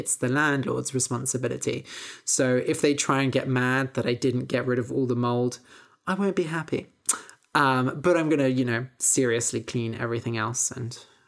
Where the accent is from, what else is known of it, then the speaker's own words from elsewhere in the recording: Bath, South West England, United Kingdom; also born or lived in Bristol; I grew up in Bath and sure, I went to university, but after graduating, I came back to Bath and lived there for a few years. And then even when I lived in Bristol, Bristol is really close to Bath.